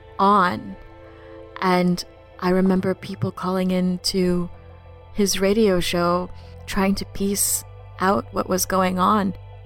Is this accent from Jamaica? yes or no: no; Philippines; now in New Orleans, United States; I came to New Orleans in 2001 with my two parents. We're immigrants from the Philippines.